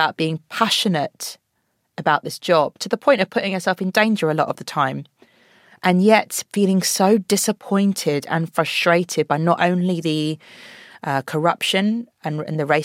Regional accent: London, United Kingdom; accent: London; having been born and bred in London, it was emotional and inspiring to be shooting next to projects I grew up on

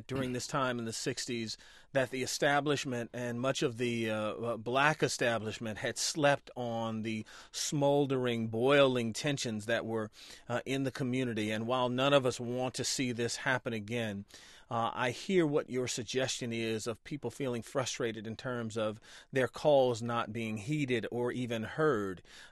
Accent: Detroit, Michigan, United States; But I grew up in Detroit, and I can remember the riots that occurred there.

